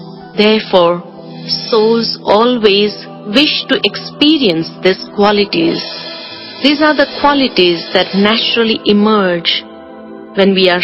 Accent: India; I'm a female. I'm an Indian. I'm a Hindu. I'm an engineer. I'm a mother.

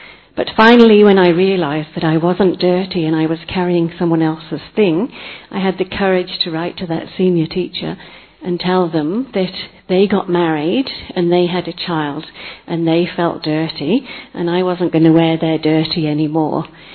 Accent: England, United Kingdom; now in Australia; I'm originally from England. I live in Australia.

